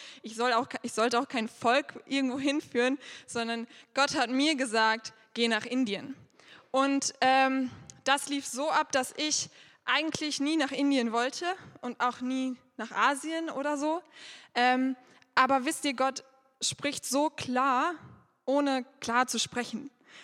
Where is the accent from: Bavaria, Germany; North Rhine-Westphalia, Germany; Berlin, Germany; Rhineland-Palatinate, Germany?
North Rhine-Westphalia, Germany; Dorsten; ich bin 20 Jahre alt. Ich komme hier aus Dorsten und bin in dieser Gemeinde groß geworden. Also ich bin schon immer hier.